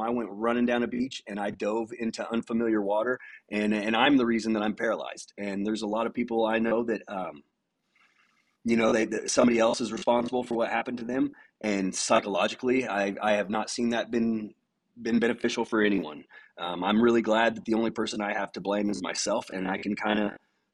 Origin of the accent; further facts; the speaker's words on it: Lawrence, Kansas, United States; I'm from Lawrence, Kansas. I just turned 42 years old the other day.